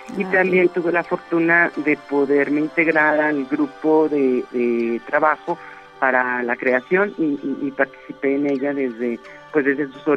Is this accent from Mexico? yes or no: yes; Aguascalientes, Mexico; yo soy originaria de la ciudad de Aguascalientes, yo nací en Aguascalientes